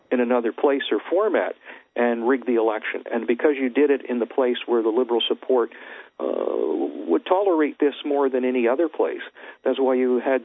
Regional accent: Canada; I'm from Canada.

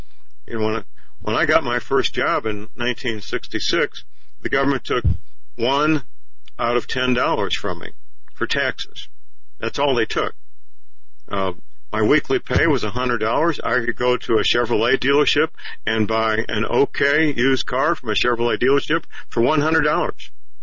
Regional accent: St. Louis, Missouri, United States; In fact, the local network TV stations in St. Louis, my hometown, were even reporting George Soros money behind the rioters, which shocked me, but they did.

